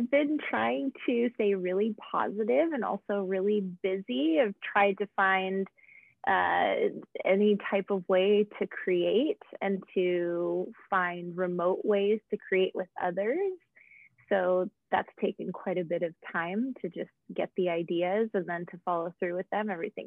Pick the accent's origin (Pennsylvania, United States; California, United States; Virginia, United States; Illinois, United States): California, United States; I'm from California originally, so I like to talk about